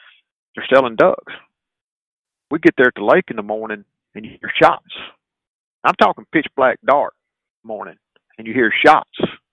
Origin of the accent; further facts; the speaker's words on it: Greenville, Mississippi, United States; my roots are in the Mississippi Delta. I was born and raised in Greenville.